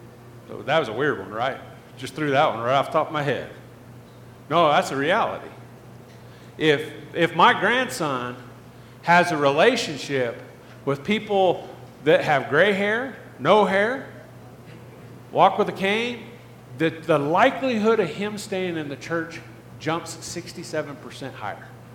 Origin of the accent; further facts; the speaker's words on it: Grants, New Mexico, United States; I grew up in Grants, New Mexico, kind of a small town, poverty-ish